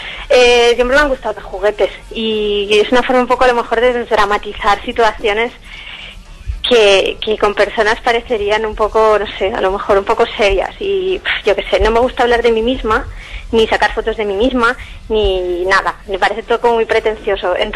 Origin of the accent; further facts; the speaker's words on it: Castellón, Valencian Community, Spain; De Castellón.